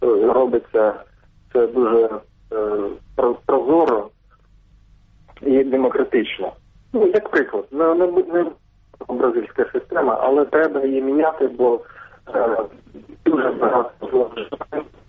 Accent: Kyiv, Ukraine; я з Києва.

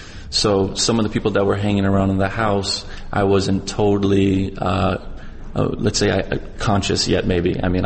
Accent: Florida, United States; Yeah, I grew up in Florida.

